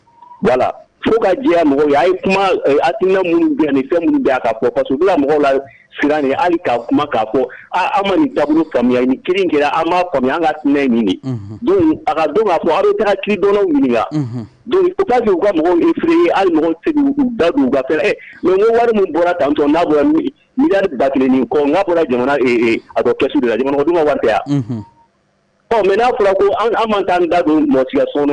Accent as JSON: {"language": "French", "country": "Mali", "said": "Voilà, on est malien."}